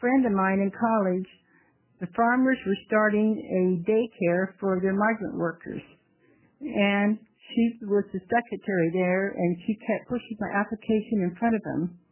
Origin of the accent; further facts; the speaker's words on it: Fruitland, Idaho, United States; also born or lived in Ontario, Oregon, United States; I was born in Ontario, Oregon, or Malheur County. Then my family, we lived across in Idaho, which is right across the Snake River Bridge in Fruitland, in the Black Canyon area